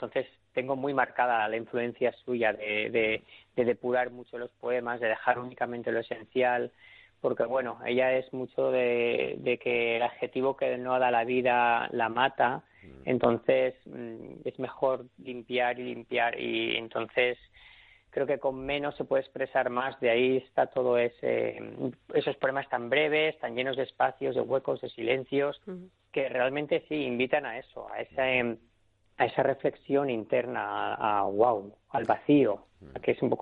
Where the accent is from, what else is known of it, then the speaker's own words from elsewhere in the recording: Valencia, Valencian Community, Spain; Hay que tener en cuenta que yo soy de Valencia, de una zona muy cerquita a la playa.